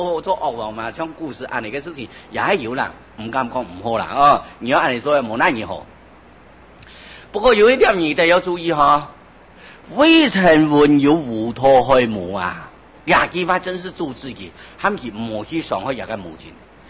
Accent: China; 我哋中国人讲的俗话讲啊

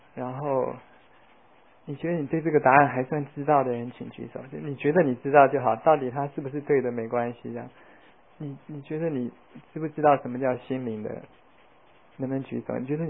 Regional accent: Taiwan; 这是从小在台湾长大的我完全没有的经验

